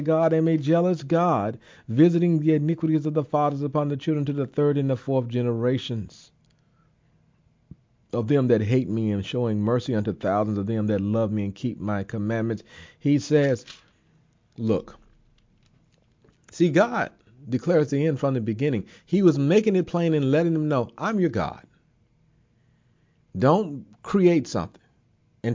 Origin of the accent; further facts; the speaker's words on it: Oklahoma, United States; also born or lived in Texas; I grew up in Oklahoma and Texas, and whenever there was a tornado watch and tornado warning, I would go and stand out and look to see if I could see the funnel cloud.